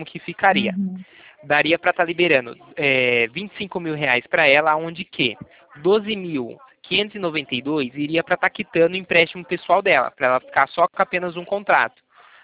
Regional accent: Itatiba, São Paulo, Brazil; Itatiba, do interior de São Paulo.

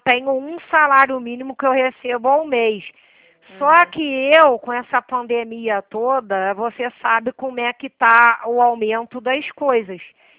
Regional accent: Petrópolis, Rio de Janeiro, Brazil; Eu sou de cidade de Petrópolis. Moro aqui e tudo. Fui criada aqui também.

